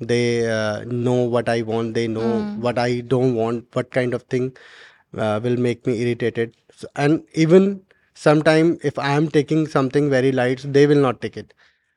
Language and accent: English; Uttarakhand, India; English is a second language; I'm from Uttarakhand. Uttarakhand is a place which is known for land of God, Dev Bhumi.